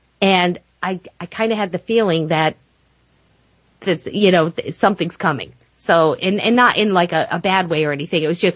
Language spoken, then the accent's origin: English; Rhode Island, United States; I have to tell you, I'm from Rhode Island. I've never seen a cornfield that big in my life.